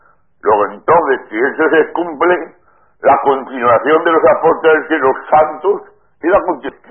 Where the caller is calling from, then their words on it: Asturias, Spain; de Asturias.